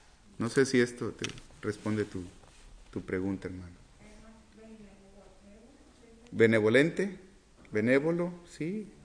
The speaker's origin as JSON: {"language": "Spanish", "country": "Mexico", "said": "Bueno, en este caso somos la mayoría mexicanos, ¿no?"}